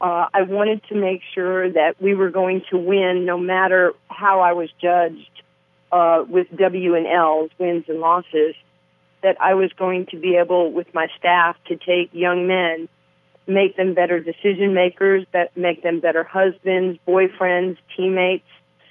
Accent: Harlem, New York, United States; I grew up playing in Harlem, and, you know, the joke always has been, you know, I'm the blackest white girl that you know, because of my growing up

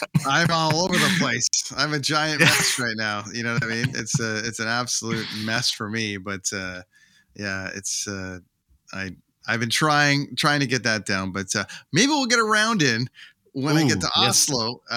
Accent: Canada; It's not quite there as a Canadian having to buy Canadian to euros

